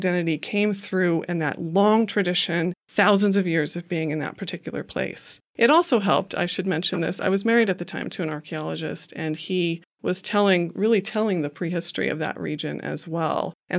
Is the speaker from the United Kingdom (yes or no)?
no; Idaho, United States; I grew up here in Idaho on a farm, and fishermen and farmers have a lot in common.